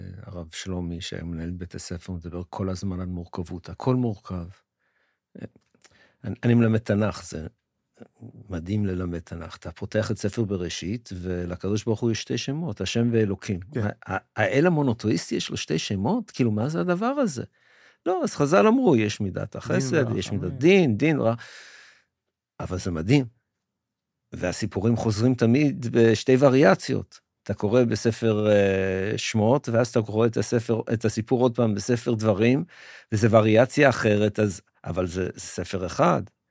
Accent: Jerusalem, Jerusalem District, Israel; also born or lived in New York, United States; אני נולדתי בניו יורק. כשהייתי בן 7, ההורים שלי עברו מניו יורק לירושלים. זה היה בית מעניין, כי היה שם הרבה נוכחות אמריקאית.

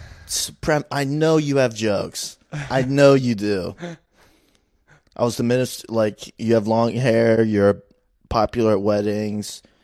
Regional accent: Michigan, United States; Destination weddings. I grew up in Michigan. Our destination was Wisconsin, you guys.

